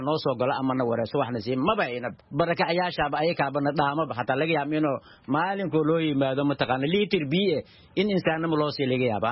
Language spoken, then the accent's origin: Somali; Dadaab, Garissa County, Kenya; now in Mogadishu, Somalia; Waxaan ka imid harooyinka dhadhaab ee Kenya, gaar ahaan marna Xagardheer ayaa mataqaan ahaan ka imid.